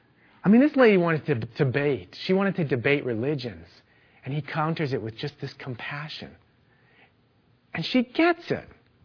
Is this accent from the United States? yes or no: no; Glenlee, Manitoba, Canada; I grew up in Manitoba and it was cold in winter and I had an outdoor ice rink and we would skate whether it was minus 20 or minus 30 all Saturday. It was like hockey night in Glenlee, Manitoba.